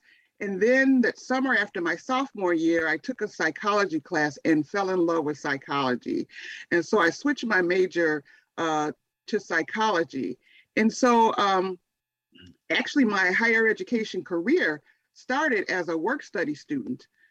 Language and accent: English; Michigan, United States; also born or lived in Chicago; Well, I was born in Chicago, and my family moved to Michigan when I was in the middle of sixth grade.